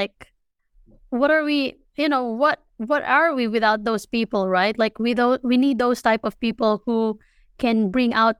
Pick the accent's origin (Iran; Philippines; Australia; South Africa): Philippines; moved away as an adult; now in United States; You know, I grew up in the Philippines. You know, I'm 33 years old. And when I was 29, I moved to the States.